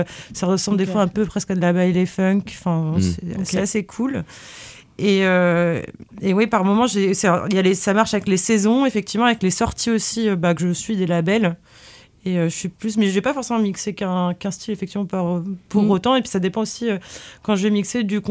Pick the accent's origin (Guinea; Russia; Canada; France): France; Rennes, Brittany; Eh bien, je suis rennaise. Alors, rennaise, je suis sessonnaise, pour être précise.